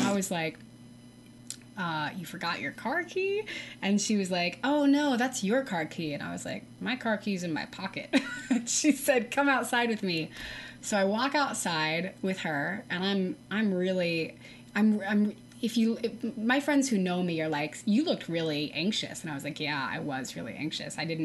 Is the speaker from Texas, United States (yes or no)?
yes; Texas, United States; It was a barbecue restaurant, and I'm from Texas, so it was easy.